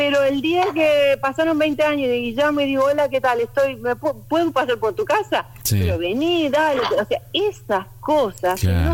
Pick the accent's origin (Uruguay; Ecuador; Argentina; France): Argentina; como yo soy medio argentina, no, no, o sea, digamos, soy argentina pero viviendo afuera